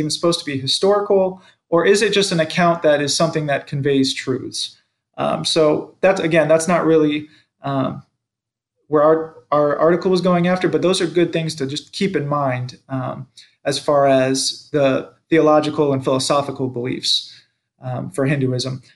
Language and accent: English; Florida, United States; when I was growing up in Florida, Buddhism and meditation, and those were big things with some of the martial arts that I was studying at those times.